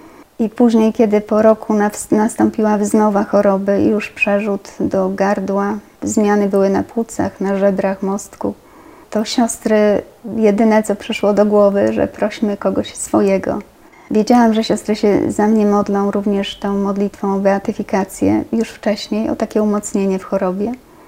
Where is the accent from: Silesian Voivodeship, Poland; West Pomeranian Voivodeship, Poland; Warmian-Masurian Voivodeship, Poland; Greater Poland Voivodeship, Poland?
West Pomeranian Voivodeship, Poland; Przybiernów; ja pochodzę z Przybiernowa, diecezji szczecińsko-kamieńskiej. To są ziemie odzyskane, więc tam nigdy nie było wcześniej w ogóle kościoła katolickiego, a co dopiero sióstr, nawet po wojnie.